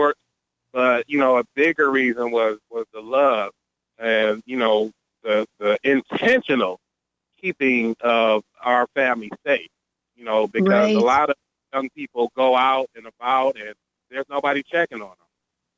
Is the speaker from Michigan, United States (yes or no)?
yes; Detroit, Michigan, United States; And I think about that growing up because I'm visualized. I grew up in, you know, what would be a real full house.